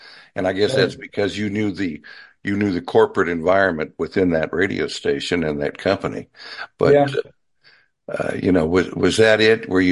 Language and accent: English; California, United States; I'm from California. We say guys like y'all say y'all.